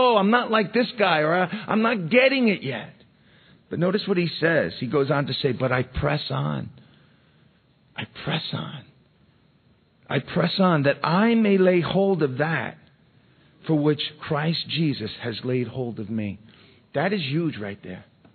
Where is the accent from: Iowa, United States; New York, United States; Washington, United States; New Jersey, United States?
New York, United States; Yonkers; But, I grew up in Mulford Gardens. If you're familiar with … that's where they're from. They're from that area. … because we were the only white family there.